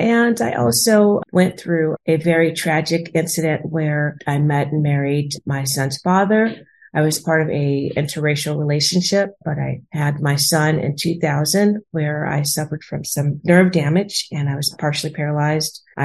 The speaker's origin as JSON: {"language": "English", "town": "San Francisco", "region": "California", "country": "United States", "tie": "born or raised there", "said": "And I grew up in the Bernal Heights and Mission districts of San Francisco, where I went to Catholic school."}